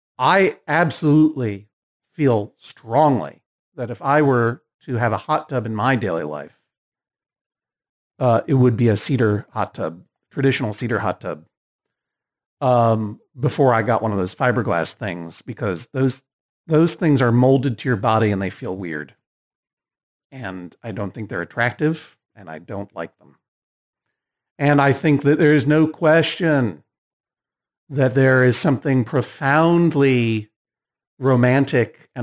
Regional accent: Massachusetts, United States; I didn't grow up in Connecticut. I'm from Massachusetts. We don't play that.

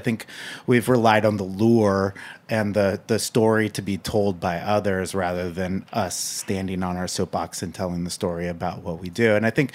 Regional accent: Napa, California, United States; So I've lived in New York for almost 18 years, maybe longer than that. I'm from Napa. I grew up in wine country.

